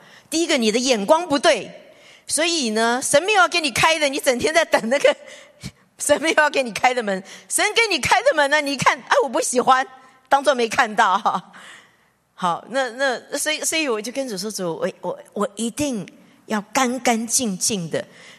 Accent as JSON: {"language": "Chinese", "country": "China", "said": "我们中国人哈，预见未来哈，接下来经济不好，我现在就少一点奉献。"}